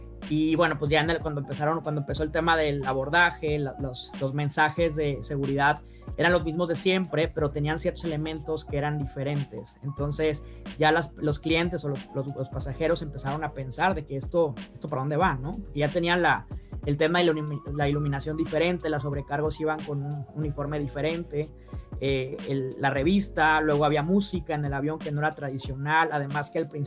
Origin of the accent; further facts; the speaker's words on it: Sonora, Mexico; Yo soy de Sonora